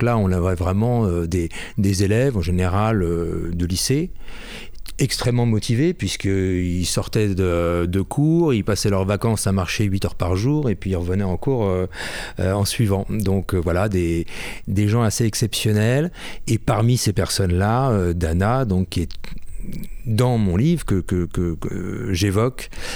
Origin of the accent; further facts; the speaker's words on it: Paris, Île-de-France, France; now in Bayonne, France; Voilà, je suis né à Paris au siècle dernier, je suis au Pays Basque depuis 20 ans.